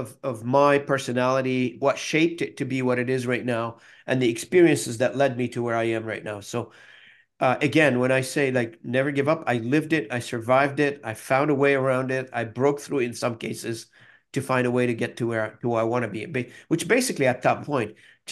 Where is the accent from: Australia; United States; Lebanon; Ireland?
Lebanon; South Lebanon; moved away as an adult; So I grew up in a small town in the south part of the country. I was born in Beirut, but my parents moved around in the country.